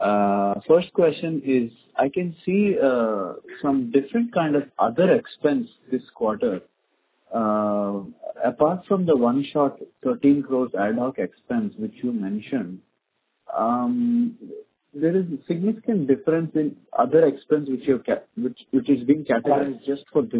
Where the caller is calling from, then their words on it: United States; I'm calling from the United States. I've moved now.